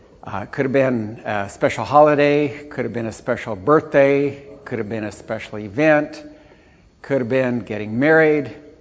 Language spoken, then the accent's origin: English; Ethiopia; especially since I grew up in Ethiopia.